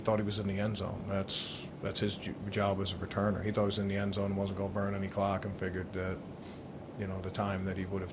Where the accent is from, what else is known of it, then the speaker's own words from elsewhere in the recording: Baltimore, Maryland, United States; I grew up in Baltimore with Hall of Famers like Johnny Unitas and Raymond Berry